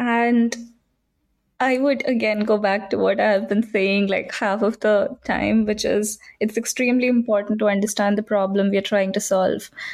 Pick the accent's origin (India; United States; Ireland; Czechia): India; when I was growing up in India